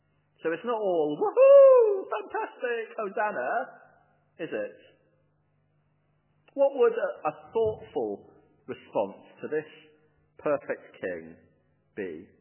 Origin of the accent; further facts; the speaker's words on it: United Kingdom; I know we're British and middle class and so on